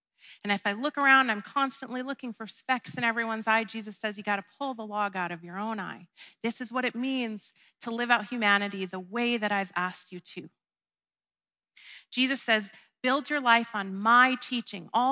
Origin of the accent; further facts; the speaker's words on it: United States; moved away; You guys know that I'm from the States